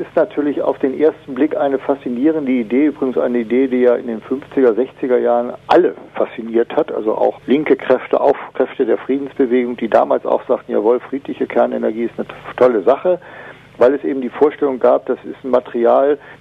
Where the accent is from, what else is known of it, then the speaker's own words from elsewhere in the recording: Lower Saxony, Germany; ich komme mal selber aus Niedersachsen und aus dem Vorharz.